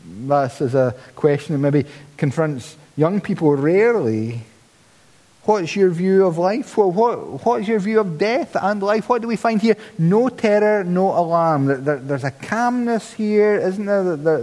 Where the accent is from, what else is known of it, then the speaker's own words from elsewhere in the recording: Paisley, Scotland, United Kingdom; And I'm from Paisley.